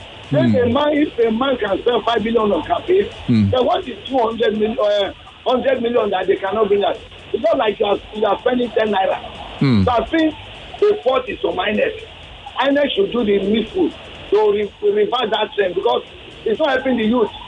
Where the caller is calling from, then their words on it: DR Congo; Yeah, I'm calling maybe from Congo.